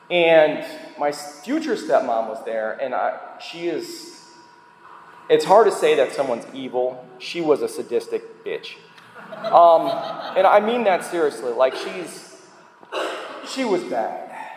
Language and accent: English; Chicago, Illinois, United States; moved away; Remember, I came from Chicago, okay? There's a bit of a culture change there. To say nothing of the weather.